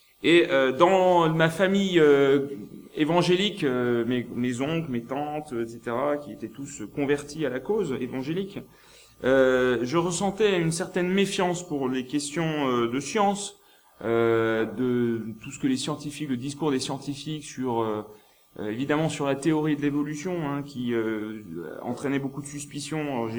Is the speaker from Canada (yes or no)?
no; Bourgogne-Franche-Comté, France; je suis originaire du nord de la Franche-Comté, côté de Montbéliard, là où les usines Peugeot étaient implantées, enfin sont toujours implantées.